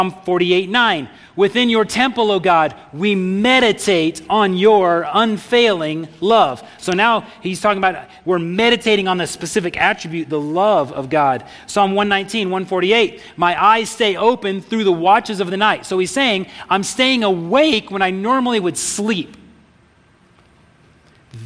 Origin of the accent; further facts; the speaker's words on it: Texas, United States; Man, I grew up in Texas.